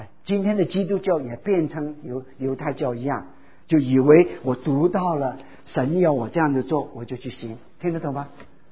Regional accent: Guangdong, China; now in Hong Kong; 所以常常别人说我是广东人跑到香港开始好久都不讲广东话的，

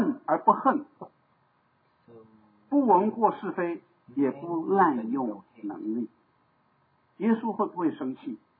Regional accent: China; 我们中国人叫做什么？叫做人死了之后就盖棺论定了

